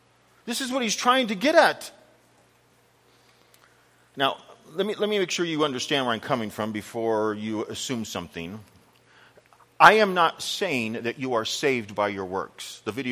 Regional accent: San Bernardino, California, United States; Now, I'm from San Bernardino.

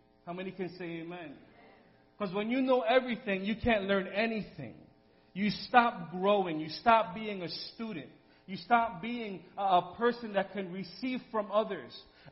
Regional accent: New York, United States; But, you know, sometimes I'm from New York, so, you know, sometimes I can't keep that under control.

